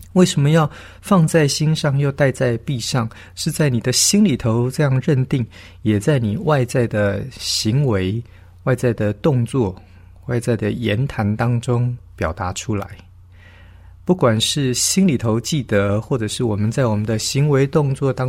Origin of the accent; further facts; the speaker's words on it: China; 好像我们中国人古代的话说，有钱能使鬼推磨一样